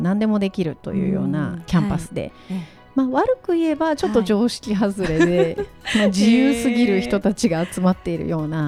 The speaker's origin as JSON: {"language": "Japanese", "town": "Yokosuka", "region": "Kanagawa", "country": "Japan", "tie": "born or raised there", "said": "横須賀市というところで生まれ育ちまして、はい、大学は藤沢市というところだったので、"}